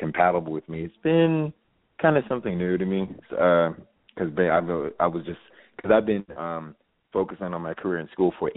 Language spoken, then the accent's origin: English; California, United States; I'm from California